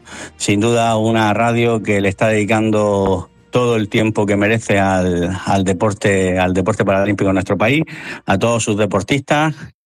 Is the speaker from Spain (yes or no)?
yes; Almería, Andalusia, Spain; El otro día fue un día de éxito para el triatlón almeriense, porque sabéis que soy almeriense